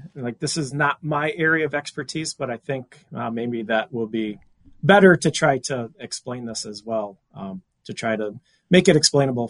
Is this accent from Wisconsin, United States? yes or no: yes; Wisconsin, United States; moved away as an adult; grew up in southeast Wisconsin and, you know, moved here when I was 26. It was a tough childhood growing up in Wisconsin.